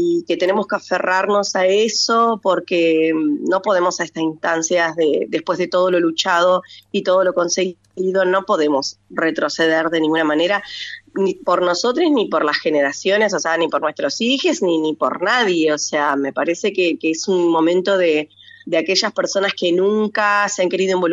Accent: Gualeguay, Entre Ríos, Argentina; moved away as an adult; now in El Bolsón, Argentina; Sí, nací en Gualeguay y estudié en Gualeguaychú.

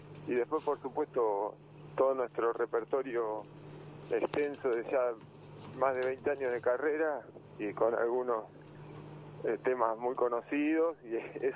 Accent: Junín, Buenos Aires Province, Argentina; born there; yo soy nacido en Junín, provincia de Buenos Aires, igual que Manuel, y bueno, Minervino, Eduardo, el pianista también, y Guillermo, el guitarrista también. Somos cuatro juninenses. Mirá, que confluimos y llegamos a La Plata a estudiar.

